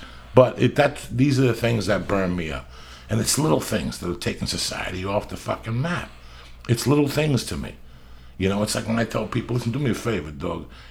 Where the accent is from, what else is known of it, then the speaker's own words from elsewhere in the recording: United States; I'm an American.